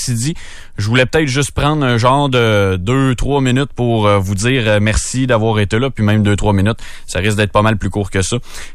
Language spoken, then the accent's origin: French; Quebec, Canada; also born or lived in Saguenay; je suis originaire de la Mauricie puis pas pour rien que je m'en retourne dans mon coin non plus. Puis quand j'ai étudié au Saguenay